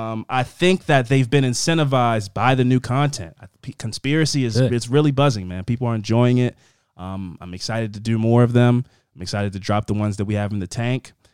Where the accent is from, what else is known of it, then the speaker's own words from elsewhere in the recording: Jamaica; But I'm still fresh from Jamaica.